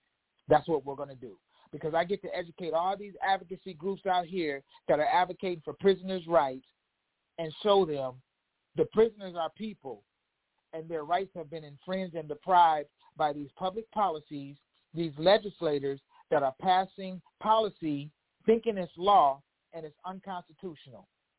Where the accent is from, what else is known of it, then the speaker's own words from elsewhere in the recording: Illinois, United States; I'm from Illinois, that's where I live